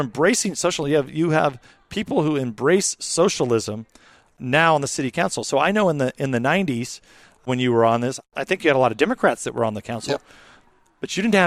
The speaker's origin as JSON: {"language": "English", "region": "California", "country": "United States", "tie": "born or raised there", "said": "I'm not from the South. My, you know, family wasn't even, you know, I'm, you know, lifelong California. My family came to California, immigrated here"}